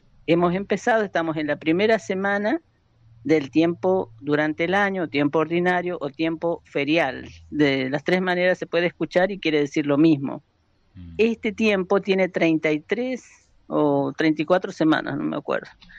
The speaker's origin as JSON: {"language": "Spanish", "town": "Belén", "region": "Catamarca", "country": "Argentina", "lives_now": "Mendoza, Argentina", "said": "por adopción mendocina, porque ya la otra generación sí es toda mendocina, la de mi familia. Pero nosotros somos de Catamarca"}